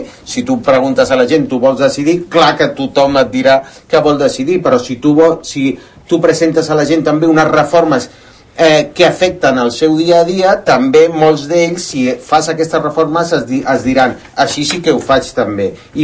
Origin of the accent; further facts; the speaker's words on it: Catalonia, Spain; Tant catalans com tu, aquí a Catalunya, i tan espanyols com vosaltres.